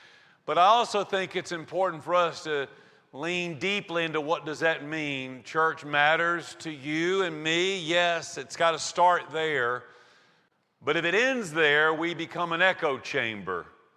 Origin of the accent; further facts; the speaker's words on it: Eatonton, Georgia, United States; I do know that the tallest structure in my hometown, Eatonton, Georgia, and I'm not making this up, is the Eatonton Cooperative Feed Silo. It's the tallest structure, no joke, in Putnam County.